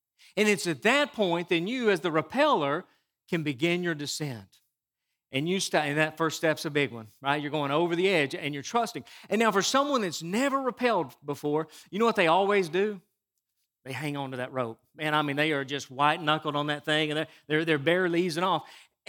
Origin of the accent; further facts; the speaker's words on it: Chattanooga, Tennessee, United States; But I grew up in Chattanooga, and one of the things that I loved doing as a teenager was rappelling.